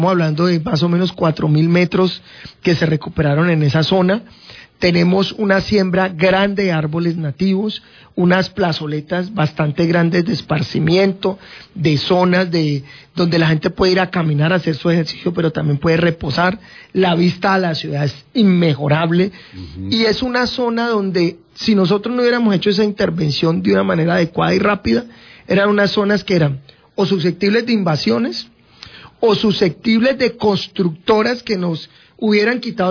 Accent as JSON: {"language": "Spanish", "town": "Cali", "region": "Valle del Cauca", "country": "Colombia", "said": "porque yo soy caleño, amo mi ciudad y la cuido"}